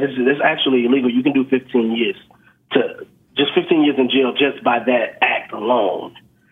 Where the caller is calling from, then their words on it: Chicago, Illinois, United States; I'm calling from Chicago, and I'm a postal worker.